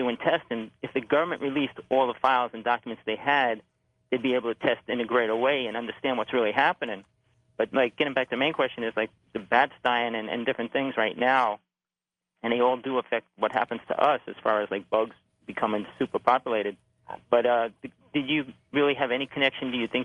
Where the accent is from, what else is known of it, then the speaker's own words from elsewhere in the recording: New Jersey, United States; because I grew up in Jersey, but I was there when the bird flu started.